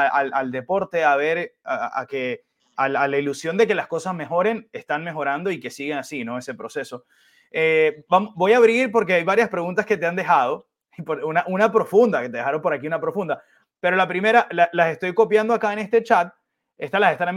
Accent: Maracaibo, Zulia, Venezuela; moved away; Yo a modo personal, yo me fui hace 10 años de Maracaibo y ahorita estoy más conectado que nunca.

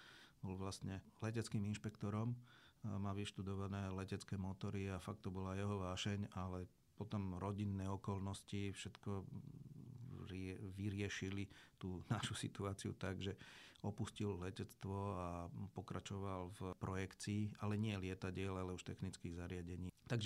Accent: Hlohovec, Trnava Region, Slovakia; also born or lived in Považská Bystrica / Bratislava; narodil som sa v Považskej Bystrici, ale v podstate len kvôli tomu, že odtiaľ pochádzala mama. Prakticky sme bývali na prvé moje 4 roky života v Bratislave, kde sa narodil aj brat. No a následne sme sa presťahovali do Hlohovca

